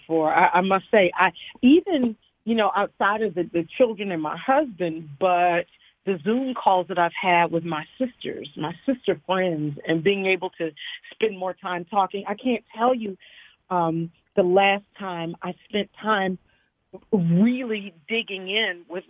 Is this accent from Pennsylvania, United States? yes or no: yes; Chester, Pennsylvania, United States; You know I'm from Chester, PA.